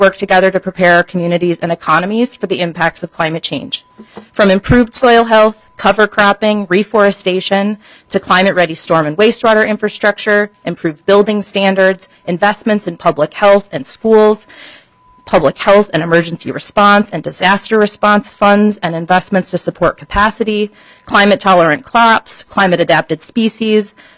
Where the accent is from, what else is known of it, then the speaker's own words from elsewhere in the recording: Minnesota, United States; And as a Minnesotan, I appreciate all of your efforts to sustain and create a thriving Minnesota for myself, my daughter, and all Minnesotans.